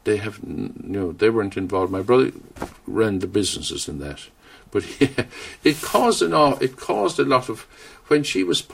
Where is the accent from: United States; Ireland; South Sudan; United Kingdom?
Ireland; Castletroy, Munster; born there; when I was born in Willowbank, which is down in Castletroy, where the university is. And I was born there.